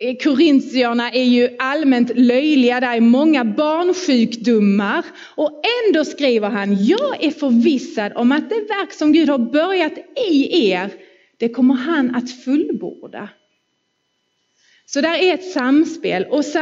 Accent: Tollarp, Skåne, Sweden; jag stod i EFS missionshus i Tollarp där jag är uppvuxen.

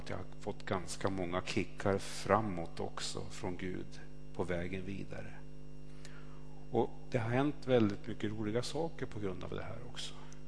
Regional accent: Alsen, Jämtland County, Sweden; eftersom jag kommer från Alsen så tänker jag mycket på min gamla hembygd.

